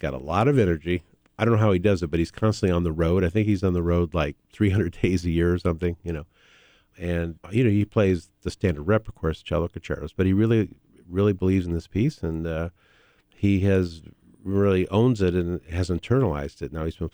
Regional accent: Cedar Rapids, Iowa, United States; it's always a great pleasure to come back to Iowa because I have such fond memories of growing up in Cedar Rapids.

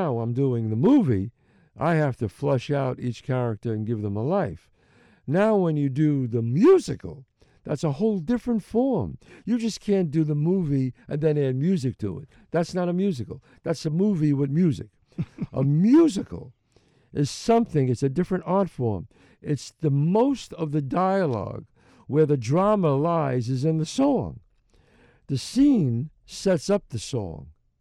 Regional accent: New York City, New York, United States; And the beauty about where I grew up in the Bronx, each crew had their own music

